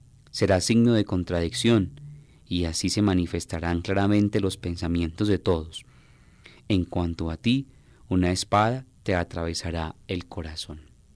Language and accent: Spanish; Medellín, Antioquia, Colombia; sobre todo lo digo por mi ciudad en Medellín